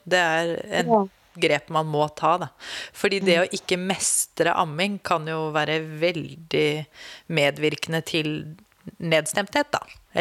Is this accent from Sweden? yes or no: no; Norway; Ja, jag är väldigt norsk i dette svenske våglängdgrejen här.